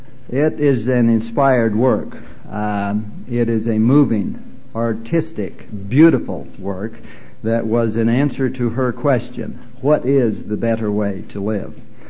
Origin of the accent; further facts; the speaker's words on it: Cedar City, Utah, United States; This sounds like it might be... It's okay. I grew up in Cedar City.